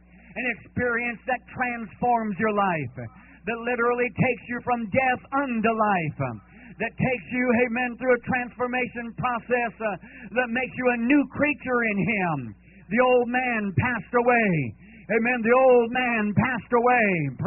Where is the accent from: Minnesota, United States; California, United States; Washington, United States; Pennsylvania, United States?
California, United States; But I can tell you this, when I was raised in California, all of my teenage years, I knew nothing about Jesus